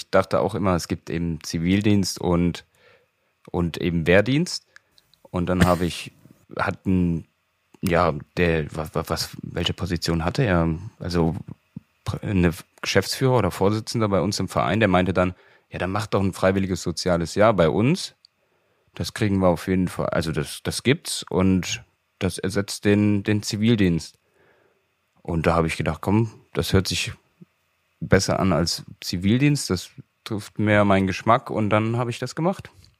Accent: Auersmacher, Saarland, Germany; Ich bin mal wieder nach Auersmacher gefahren, in meine Heimat.

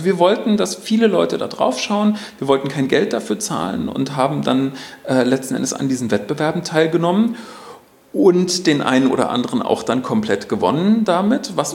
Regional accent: Mecklenburg-Vorpommern, Germany; wir sind hier in Mecklenburg-Vorpommern groß geworden.

